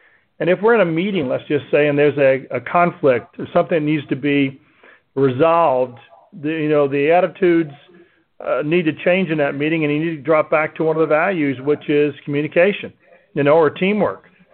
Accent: Louisville, Kentucky, United States; my father and the Xavier brothers at St. Xavier in Louisville had a lot of influence on probably the core values that I developed.

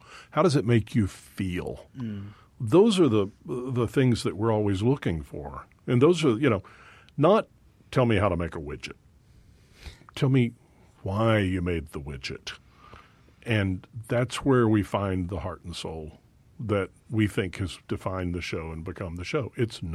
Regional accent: Dallas, Texas, United States; I was born in Dallas, and While it's not the Dallas I was born in, it's still home to me.

